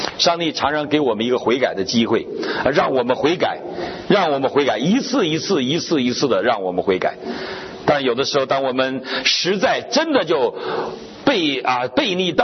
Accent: China; 其实我们中国人过去献祭的时候，给那些怪力乱神也是用猪嘛

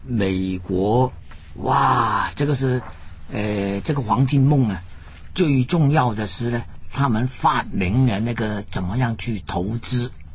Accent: Guangdong, China; 我觉得是我们广东话说是擦鞋

